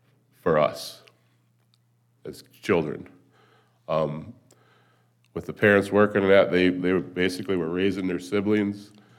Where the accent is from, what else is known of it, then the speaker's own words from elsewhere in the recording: Flat Rock, Michigan, United States; also born or lived in Trenton; I was born down in Detroit, Michigan, near Detroit, Trenton, Michigan. We lived in Flat Rock, Michigan, and our neighbors, they were farmers.